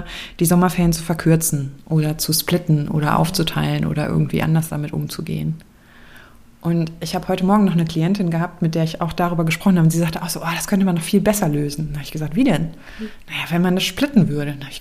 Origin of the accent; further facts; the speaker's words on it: West Germany, Germany; ich bin im Westen groß geworden.